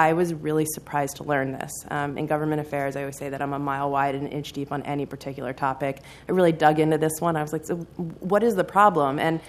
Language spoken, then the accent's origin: English; Philadelphia, Pennsylvania, United States; I'm from Philadelphia, so I always like hearing the Mayor of Philly talk.